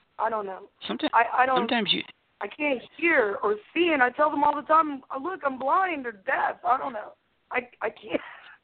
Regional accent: Ohio, United States; now in Delaware, United States; Well, I'm from Ohio. When I moved to Delaware, just totally changed everything.

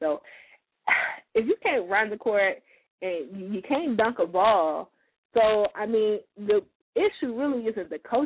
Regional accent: Cincinnati, Ohio, United States; Of course, I'm from Cincinnati.

